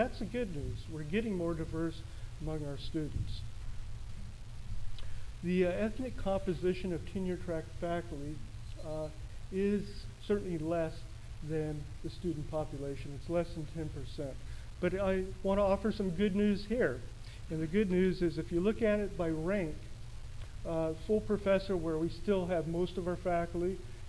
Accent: San Diego, California, United States; and I grew up in San Diego for a few years of my childhood, and I realized the community is very different than it was when I was there as a child.

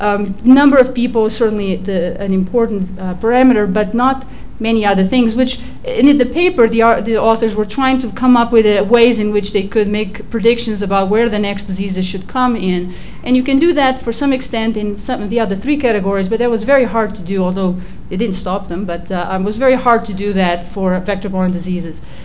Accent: New Jersey, United States; I'm from New Jersey, and it's a major problem in New Jersey.

